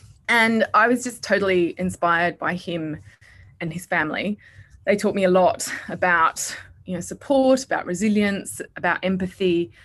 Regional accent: Perth, Western Australia, Australia; also born or lived in Oxford / Bristol / London; now in Sydney, Australia; I grew up in Perth, Western Australia, on a dairy farm, and then moved to the UK just after my PhD to Oxford in psychiatry, and was there in the UK at least, for around 14 years in various places in Bristol and then in London, before moving back to Australia, this time to Sydney, a few years ago.

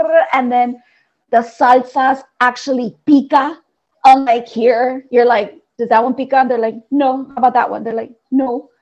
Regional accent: General Bravo, Nuevo León, Mexico; is more delicious than Los Tacos de General Bravo Nuevo León. Oh my God. That is insane. I'm sorry. And I'm my hometown from Mexico.

